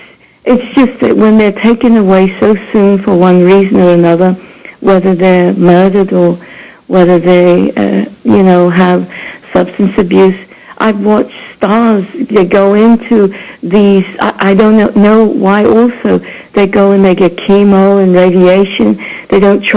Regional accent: Brooklyn, New York, United States; I'm from Brooklyn.

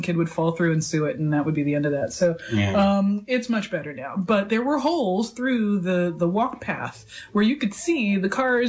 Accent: Mobile, Alabama, United States; also born or lived in Iowa / New York; I lived in New York until I was like from like the age of 2 to 5. So, but then when my parents divorced, I kept coming to New York every summer. The rest of the year I spent in Mobile, Alabama

